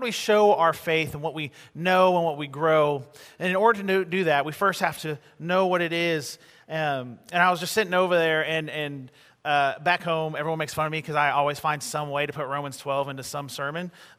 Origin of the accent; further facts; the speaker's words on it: Arlington, Texas, United States; And we're from Arlington, Texas. I pastor a church out there.